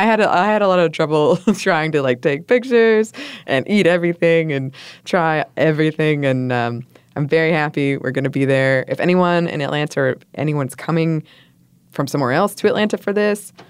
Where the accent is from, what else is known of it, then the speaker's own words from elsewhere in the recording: Montreal, Quebec, Canada; first language English; my first language is English, but I'm from Montreal, so I speak French.